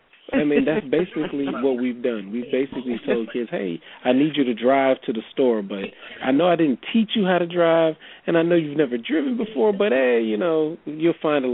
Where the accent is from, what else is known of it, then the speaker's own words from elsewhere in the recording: Ohio, United States; You know, I grew up in Ohio, and we had tornado drills.